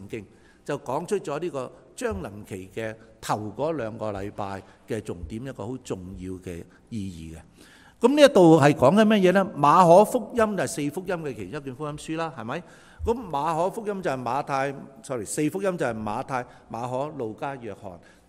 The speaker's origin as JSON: {"language": "Cantonese", "country": "Canada", "said": "其實連呢樣嘢我哋加拿大人、加拿大嘅政客都抵受唔到，係嘛？"}